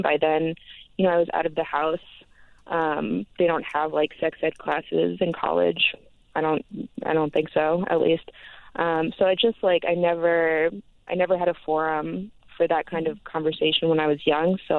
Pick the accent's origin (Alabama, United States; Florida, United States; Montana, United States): Florida, United States; my sex ed education growing up in South Florida was like a video that showed a bunch of like slides of people with STDs.